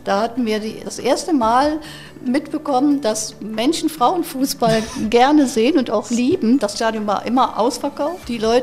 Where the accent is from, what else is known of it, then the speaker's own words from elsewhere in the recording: Rösrath, North Rhine-Westphalia, Germany; Ich komme aus dem Bergischen, aus dem kleinen Ort Rösrath, mittlerweile ist es ja Stadt.